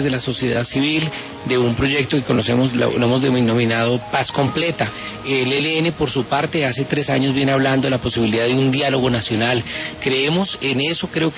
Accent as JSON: {"language": "Spanish", "country": "Colombia", "said": "como colombiano que soy"}